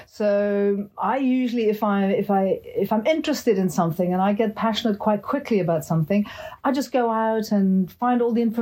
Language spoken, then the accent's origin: English; Austria; first language French; English is a second language; now in United Kingdom; I actually grew up on the continent. I grew up in Austria, but I'm British, and my mother tongue is French, so you might kind of notice a bit of an accent. But I've lived in England now since 1985, nonstop